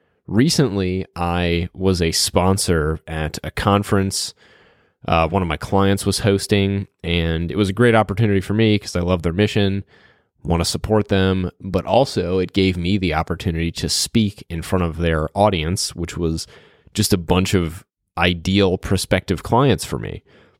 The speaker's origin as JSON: {"language": "English", "town": "New Orleans", "region": "Louisiana", "country": "United States", "tie": "born or raised there", "lives_now": "Dallas, United States", "said": "I grew up in New Orleans, went to school in Dallas"}